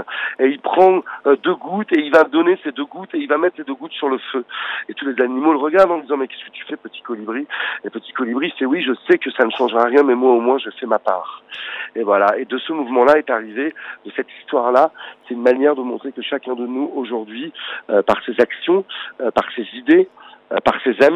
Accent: Paris, Île-de-France, France; puisque je suis parisien

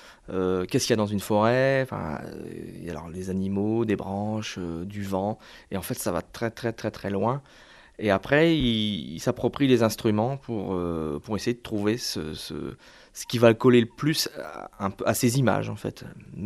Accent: Hauts-de-France, France; On est sur la Côte d'Opale plutôt, on est issus de la Côte d'Opale tous les deux, mais voilà, sur le Pas-de-Calais, Nord-Pas-de-Calais plus largement.

